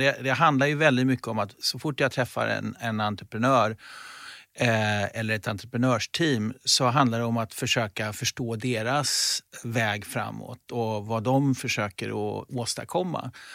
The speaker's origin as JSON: {"language": "Swedish", "town": "Norrköping", "region": "Östergötland", "country": "Sweden", "tie": "born or raised there", "also_born_or_lived": "Gothenburg / Mälaröarna", "said": "Jag född i Göteborg, flyttade som 7-åring till Mälaröarna och sen därifrån som 12-åring till Norrköping. Och sen så hade jag hela min så att säga, ungdomstid kan man säga i Norrköping."}